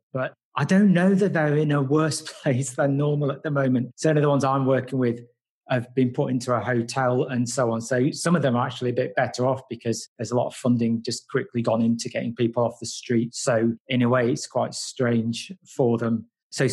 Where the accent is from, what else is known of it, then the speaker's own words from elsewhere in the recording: Nottingham, East Midlands, United Kingdom; I'm from Nottingham. I've only been back in Nottingham actually for about 6 months. Previous to that, I was living at Padmaloka for about 5 years.